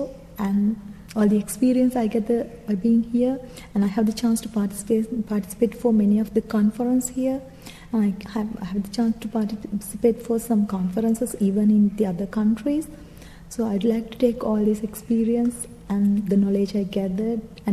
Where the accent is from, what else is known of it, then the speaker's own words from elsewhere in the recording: Gampaha, Western Province, Sri Lanka; from Sri Lanka. I'm living in Gampaha, very close to Colombo in Sri Lanka.